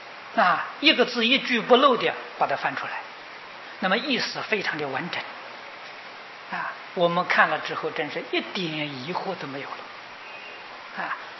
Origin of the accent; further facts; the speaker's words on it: China; 顺着我们中国人的文章来翻译啊